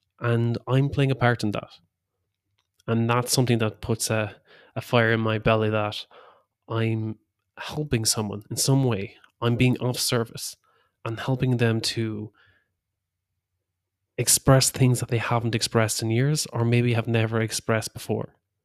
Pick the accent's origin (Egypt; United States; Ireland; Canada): Ireland; moved away as an adult; now in Switzerland; Well, I'm after uprooting from Ireland and moving to Switzerland.